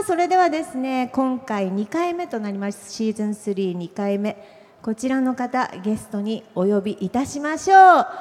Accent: Akita, Japan; 私たちの地元秋田県

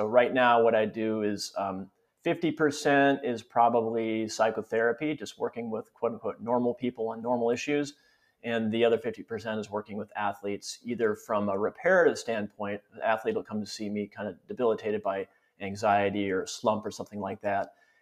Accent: Barneveld, Wisconsin, United States; Yeah, well, I grew up in Wisconsin, near Madison, Wisconsin, a small farm town called Barneveld, Wisconsin, a little town.

